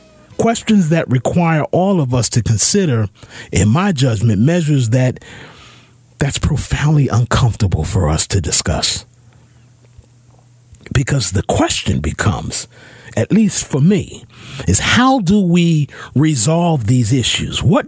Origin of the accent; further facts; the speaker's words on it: Asbury Park, New Jersey, United States; even in my hometown of Asbury Park in Neptune.